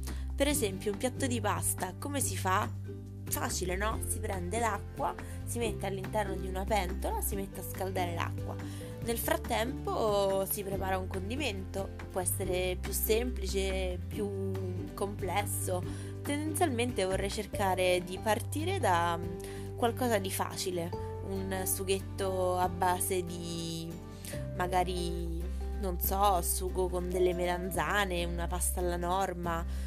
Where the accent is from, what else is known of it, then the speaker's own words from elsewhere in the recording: Rome, Lazio, Italy; ho 22 anni, sono di Roma